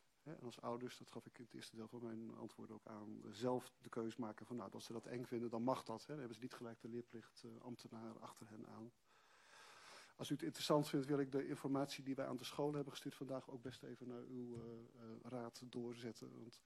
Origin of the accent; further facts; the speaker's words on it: Groningen, Netherlands; Of we die mensen verstaan, of ze naar ons luisteren als Groningers.